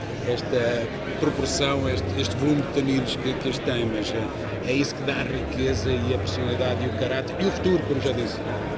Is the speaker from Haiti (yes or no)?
no; Beira, Portugal; alguns bocados daquela serra são a minha beira. Eu sou beirão. Os meus genes são beirões. Portanto, ali sinto-me também em casa.